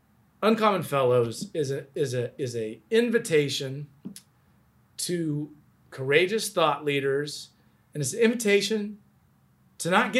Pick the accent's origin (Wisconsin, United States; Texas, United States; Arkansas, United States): Texas, United States; Dallas; I was like, you know, I'm from Dallas.